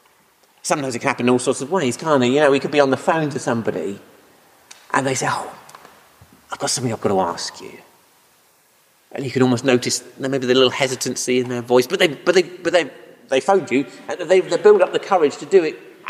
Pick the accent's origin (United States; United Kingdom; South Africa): United Kingdom; We're quite British, we don't do that kind of thing.